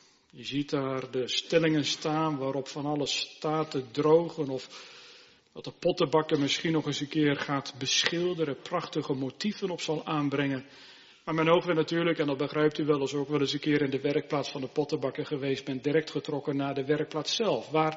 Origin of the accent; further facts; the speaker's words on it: Harderwijk, Gelderland, Netherlands; En aan de plaats waar ik opgegroeid ben, Harderwijk.